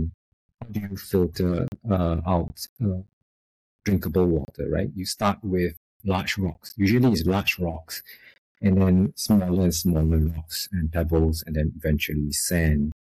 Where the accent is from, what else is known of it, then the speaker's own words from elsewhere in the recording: Singapore; accent: Singaporean; now in California, United States; And if you're wondering about my accent, I'm originally from Singapore. I currently live in the U.S. in the West Coast in California, but I'm originally from Singapore. So if I sound weird, it's the Crazy Rich Asian accent.